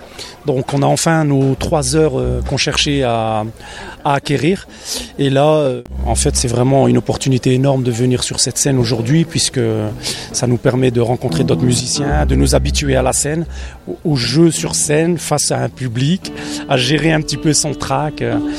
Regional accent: Dauphin, Provence-Alpes-Côte d'Azur, France; Nous sommes originaires de Dauphin, donc un petit village près de Fort-Calquier.

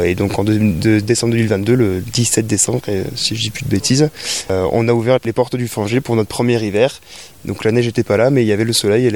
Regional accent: Dunkirk, Hauts-de-France, France; donc je suis originaire de Dunkerque, du nord de la France

